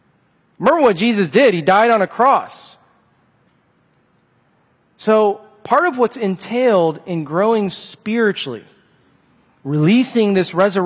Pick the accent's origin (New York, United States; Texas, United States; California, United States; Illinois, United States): Illinois, United States; Chicago; I'm from Chicago, so I'm new to all this stuff out in the wilderness, right?